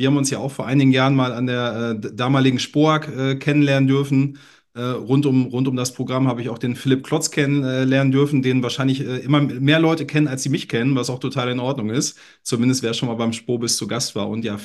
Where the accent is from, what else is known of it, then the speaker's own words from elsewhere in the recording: North Rhine-Westphalia, Germany; now in Hamburg, Germany; 38 Jahre alt, gebürtiger Ostwestfale, seit mehr als einem Jahrzehnt jetzt in Hamburg ansässig.